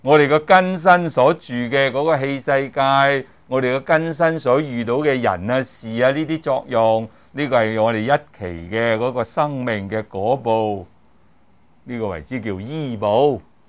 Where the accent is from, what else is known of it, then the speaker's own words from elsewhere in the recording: Hong Kong; also born or lived in Guangzhou, China; 我不是生在香港的，就我嚟讲，我生在广州嘅。啊，我阿妈咧，夹硬咧就不断去申请啊，要迁移嚟香港啊居住，咁啊终于咧我就喺香港成长嘅啫。